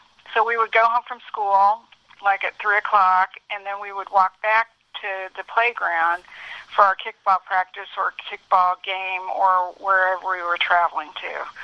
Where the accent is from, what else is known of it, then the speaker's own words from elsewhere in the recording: Indianapolis, Indiana, United States; I was born in Indianapolis in 1950, and we lived on the east side of town.